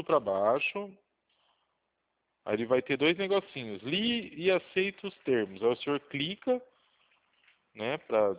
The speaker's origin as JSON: {"language": "Portuguese", "town": "Itu", "region": "São Paulo", "country": "Brazil", "said": "Eu sou de Itu, São Paulo, Glauber. Eu sou do interior de Itu."}